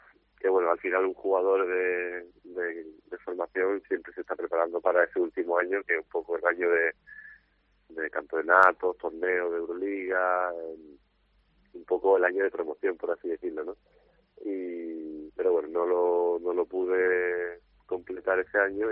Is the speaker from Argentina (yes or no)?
no; Málaga, Andalusia, Spain; now in Chile; Yo soy malagueño, hijo de padre español y madre chilena.